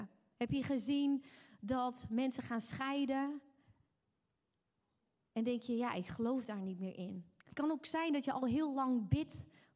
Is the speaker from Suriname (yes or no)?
no; Drachten, Friesland, Netherlands; ik kom uit Drachten. Ik ben getrouwd met Leon.